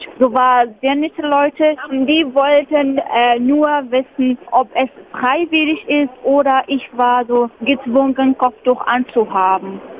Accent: Algeria; German is a second language; now in Germany; Ich komme aus Algerien und Algerien hat eigene Kultur und Deutschland hat auch eigene Kultur.

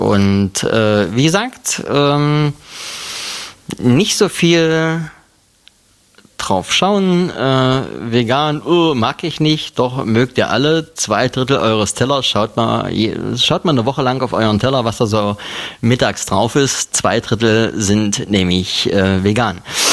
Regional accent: Aschersleben, Saxony-Anhalt, Germany; ich bin aus der Nähe von Aschersleben, ehemaliger Bernburger

